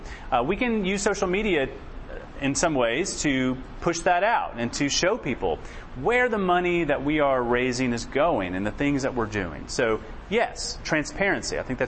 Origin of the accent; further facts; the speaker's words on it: St. Louis, Missouri, United States; I grew up in St. Louis. I'm a big Cardinals fan.